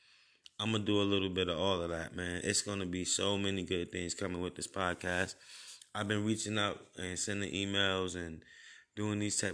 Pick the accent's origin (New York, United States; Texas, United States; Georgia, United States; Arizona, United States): New York, United States; Brooklyn; now in Upstate New York, United States; from Brooklyn, New York. Live upstate now.